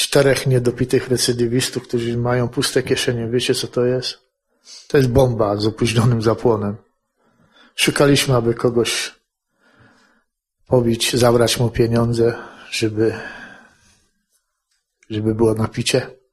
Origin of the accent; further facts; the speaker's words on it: Lower Silesian Voivodeship, Poland; bo ja jestem z Dolnego Śląska